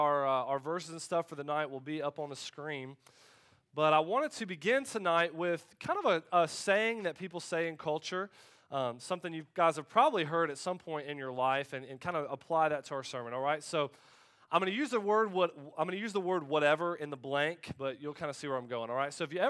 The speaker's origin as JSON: {"language": "English", "town": "Middleburg", "region": "Florida", "country": "United States", "tie": "born or raised there", "said": "So I grew up in Middleburg, Florida, the birthplace"}